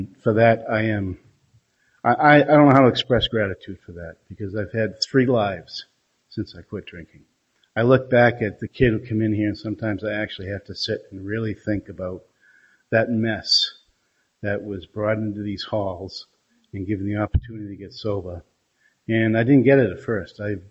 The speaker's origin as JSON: {"language": "English", "region": "New England", "country": "United States", "said": "because I'm an Irish Catholic drunk from New England."}